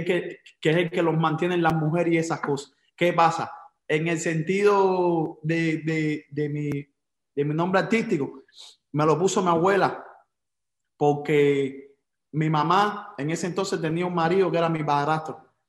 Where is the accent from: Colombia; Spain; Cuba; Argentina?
Cuba; Yo soy de Cuba, yo nací en Cuba.